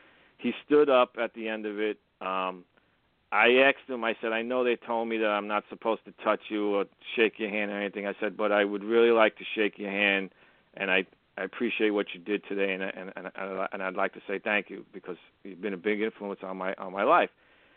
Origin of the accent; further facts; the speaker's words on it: Brooklyn, New York, United States; I go, oh, I'm sorry. I go, I'm from New York, from Brooklyn, New York.